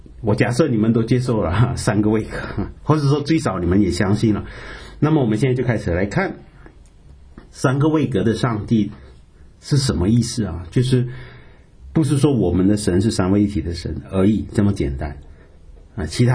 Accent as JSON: {"language": "Chinese", "country": "Malaysia", "said": "我说我不是马来人，我是华人。啊，这样你是中国人？我说不是，我是马来西亚人。"}